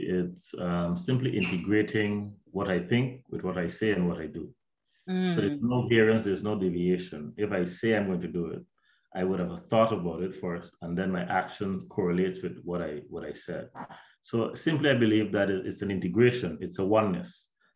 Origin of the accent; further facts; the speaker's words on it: Guyana; I'm from Guyana, South America. Most people would know that we were just above Brazil, neighboring Suriname and Venezuela.